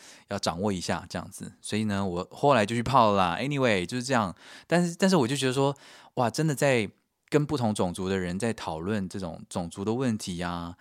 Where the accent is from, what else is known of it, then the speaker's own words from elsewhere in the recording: Taiwan; 我就说：“我从台湾来的啊。”